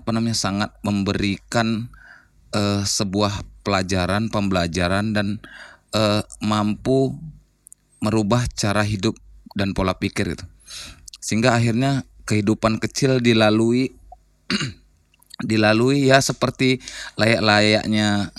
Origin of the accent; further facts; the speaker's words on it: Bangkinang, Riau, Indonesia; also born or lived in Medan; now in Pekanbaru, Indonesia; lahir di Medan, besar dan tumbuh di Bangkinang. Besar dan tumbuh di Bangkinang, kemudian melanjutkan perjalanan hidup ke Kota Pekanbaru.